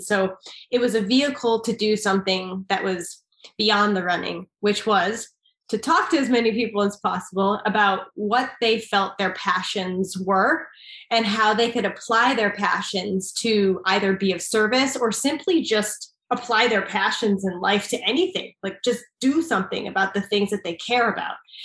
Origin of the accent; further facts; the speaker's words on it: Glen Ellyn, Illinois, United States; I grew up in Glen Ellyn, Illinois, which is technically not Chicago, but I say it's Chicago.